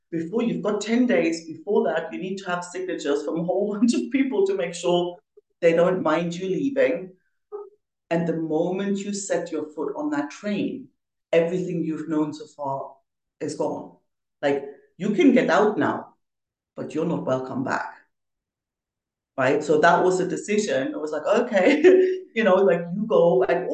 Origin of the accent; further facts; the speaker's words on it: East Germany, Germany; moved away; I grew up in East Germany. I always find that's worth mentioning because it's shaped how I see the world, especially since I got out before the wall came down.